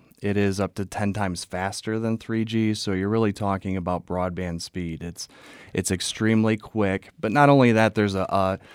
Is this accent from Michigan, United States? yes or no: yes; Grand Rapids, Michigan, United States; It's actually, it's a Grand Rapids area code. I'm from Grand Rapids originally.